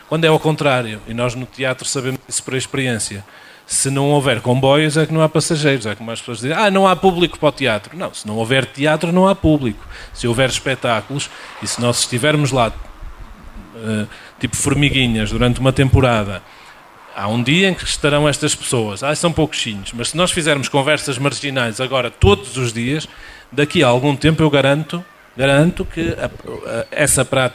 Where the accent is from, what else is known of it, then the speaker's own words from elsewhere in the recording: Viana do Castelo, Portugal; Nós somos vianenses, vamos com o carro para todo lado.